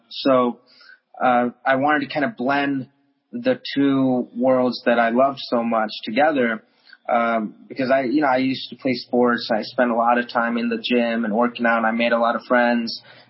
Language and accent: English; Parma Heights, Ohio, United States; where I grew up in Parma Heights, Ohio, at the Parma school districts.